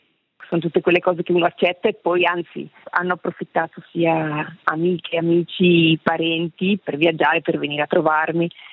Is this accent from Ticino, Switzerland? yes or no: yes; Lugano, Ticino, Switzerland; Di Lugano.